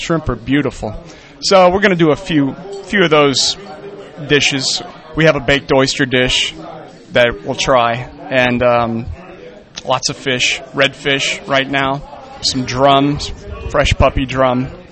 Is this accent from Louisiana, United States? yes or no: yes; New Orleans, Louisiana, United States; Well, I'm originally from New Orleans. I've worked for a lot of French chefs in the city